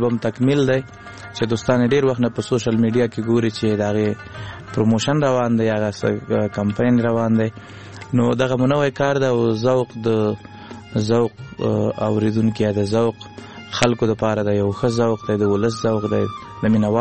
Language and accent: Pashto; Laghman, Afghanistan; now in Kunduz, Afghanistan; زمونږ اصلا د لغمان ولایت یو